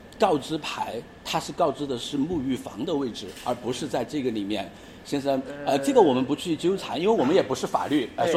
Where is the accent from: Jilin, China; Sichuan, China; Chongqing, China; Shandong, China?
Chongqing, China; 就是因为我是重庆那边的人